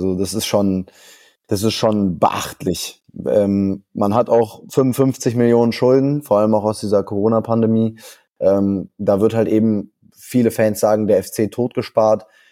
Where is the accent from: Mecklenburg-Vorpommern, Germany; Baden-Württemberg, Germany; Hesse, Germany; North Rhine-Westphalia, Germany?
North Rhine-Westphalia, Germany; Cologne; vor allem auch als Kölner, sehr emotionale Fußballfans